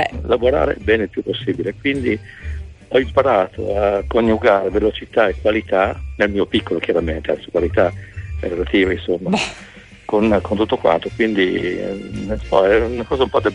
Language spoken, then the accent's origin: Italian; Emilia-Romagna, Italy; io Emiliano, lui romagnolo